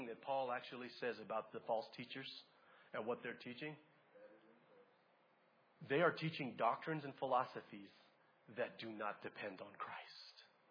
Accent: Hawaii, United States; I'm from Hawaii and I forgot water.

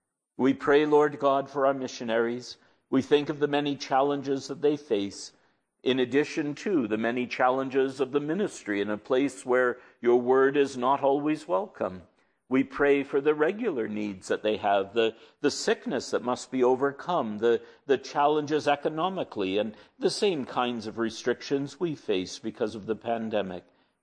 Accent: Ontario, Canada; About 50 kilometers or so from my hometown is the settlement of Lowther.

